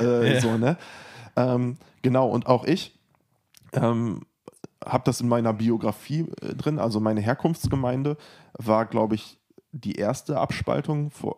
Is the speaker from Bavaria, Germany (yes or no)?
no; Espelkamp, North Rhine-Westphalia, Germany; Ich komme ja hier aus Espelkamp.